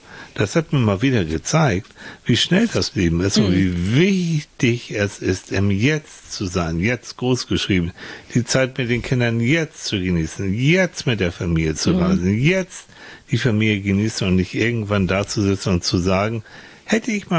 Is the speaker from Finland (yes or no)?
yes; Finland; Leute, ich komme aus Finnland, ich komme vom Land.